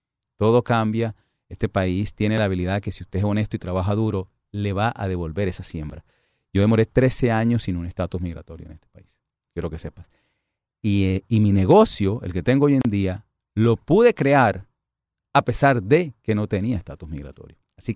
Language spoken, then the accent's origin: Spanish; Caucasia, Antioquia, Colombia; Soy colombiano, por cierto, de un pueblito, Caucasia, Antioquia. Nacen muchos y se crían pocos